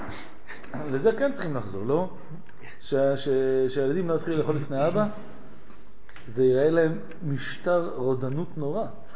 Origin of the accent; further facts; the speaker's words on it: Morocco; אנחנו נקראים מרוקאי.